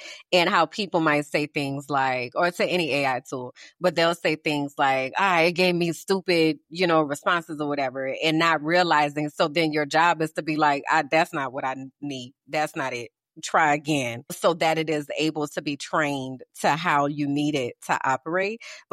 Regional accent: New Orleans, Louisiana, United States; Now I got to show your ass I'm from New Orleans

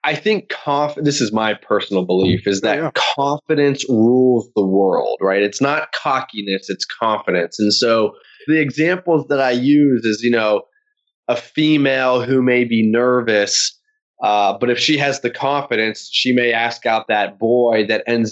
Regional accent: West Virginia, United States; I grew up in West Virginia

